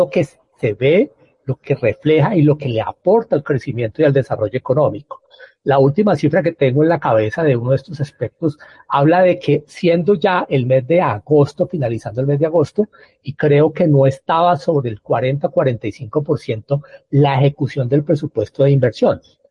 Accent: Colombia; los que pagamos los impuestos, somos los colombianos

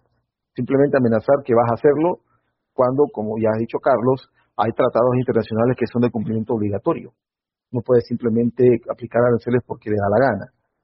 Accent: Bolivia; Lo digo siendo boliviano

